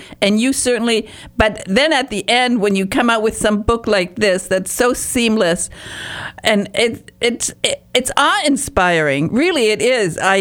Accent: Michigan, United States; I'm from Michigan's northern Upper Peninsula, and I really was raised practically in the forest.

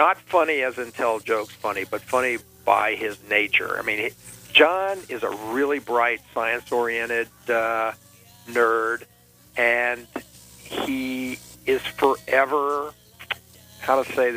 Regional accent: Baton Rouge, Louisiana, United States; also born or lived in Independence, Louisiana; I was born in a small town called Independence, Louisiana, and I grew up in Baton Rouge, Louisiana.

